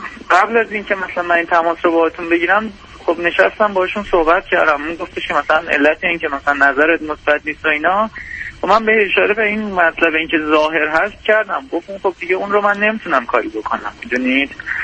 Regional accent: Iran; moved away as an adult; now in Canada; من 34 سالم هستش، مهندس عمران هستم، ساکن کانادا هستم و تقریبا مدت 8-9 ساله که من خارج از ایران هستم، حالا کشورهای مختلف.

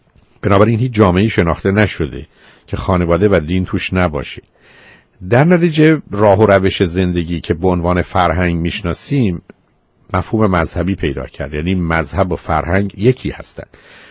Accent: Iran; من و شما به عنوان یه ایرانی

